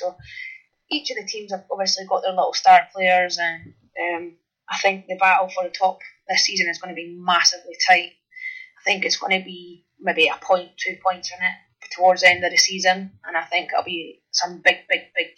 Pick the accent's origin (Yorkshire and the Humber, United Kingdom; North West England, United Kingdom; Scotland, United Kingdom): Scotland, United Kingdom; And definitely a role model for me, obviously being Scottish as well.